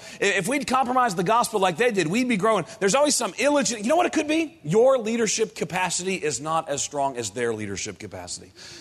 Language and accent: English; New York City, New York, United States; I was born and reared in New York City in a nominally Catholic family, Irish Catholic neighborhood.